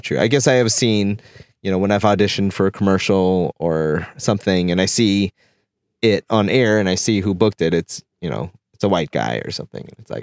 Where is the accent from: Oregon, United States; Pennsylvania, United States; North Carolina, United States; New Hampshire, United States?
Oregon, United States; Portland; Being like, growing up in Portland, you know, it's a very white city.